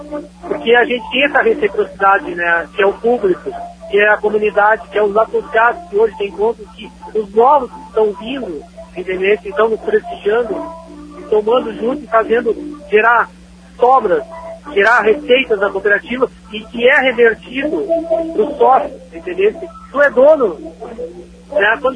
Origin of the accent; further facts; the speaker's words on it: Pedro Osório, Rio Grande do Sul, Brazil; Sabe que eu sou natural de Pedro Osório e isso me realiza, entendeu?